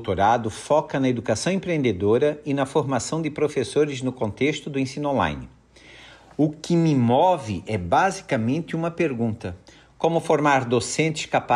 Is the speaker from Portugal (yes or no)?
no; Canelinha, Santa Catarina, Brazil; born there; Eu nasci em Canelinha, uma pequena cidade do interior de Santa Catarina, no sul do Brasil.